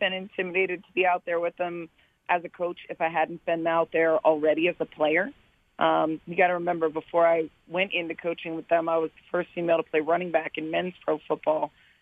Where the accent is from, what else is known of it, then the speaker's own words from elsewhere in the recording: Vero Beach, Florida, United States; I grew up in Vero Beach, Florida. Huge football fan. Always wanted to play.